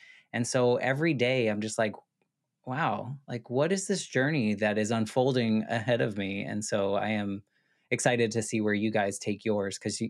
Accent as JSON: {"language": "English", "country": "United States", "said": "I think it's so fascinating as an American. I feel like Americans, we like to travel, I guess."}